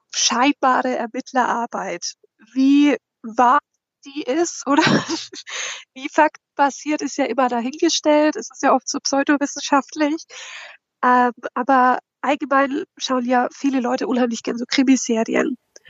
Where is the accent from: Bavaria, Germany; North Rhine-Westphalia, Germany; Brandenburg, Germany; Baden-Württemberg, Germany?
Bavaria, Germany; Also ich komme aus der Nähe von Nürnberg, schon in Frankenland.